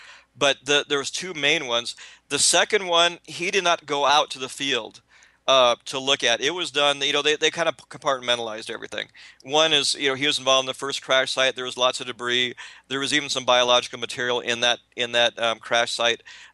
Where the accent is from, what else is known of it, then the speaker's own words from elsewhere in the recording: Montana, United States; It was common speak within our immediate family growing up in Montana.